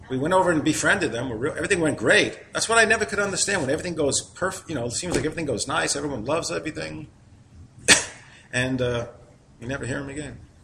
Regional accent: Manhattan, New York, United States; You got to remember, I'm from Manhattan. I'm from New York, so this is a long way from here.

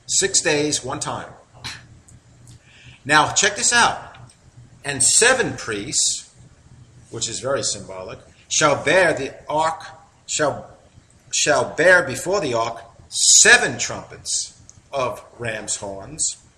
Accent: New York, United States; accent: New York; It's hard to say it with my New York accent.

